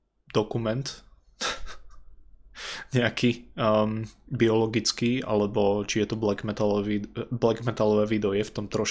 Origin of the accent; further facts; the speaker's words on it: Žilina, Žilina Region, Slovakia; ja som zo severu, ja som zo Žiliny pôvodne